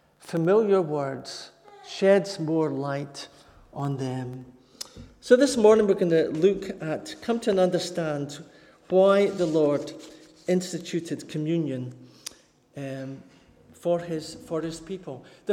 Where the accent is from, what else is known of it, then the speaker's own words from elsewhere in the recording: Scotland, United Kingdom; I was brought up in the Brethren. The Brethren in the northeast of Scotland